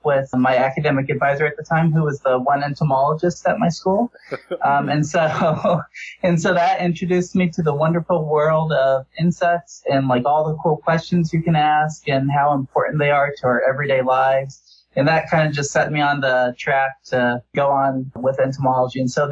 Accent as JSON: {"language": "English", "town": "Mesa", "region": "Arizona", "country": "United States", "said": "So I'm originally from Mesa, Arizona, and I went to college at Kalamazoo College"}